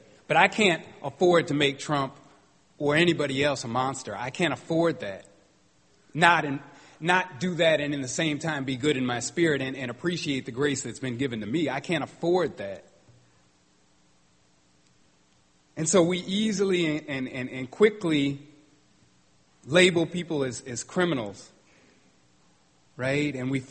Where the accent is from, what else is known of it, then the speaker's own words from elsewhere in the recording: Pacific Northwest, United States; I told you I grew up in the Northwest where agriculture was the way that everybody made money.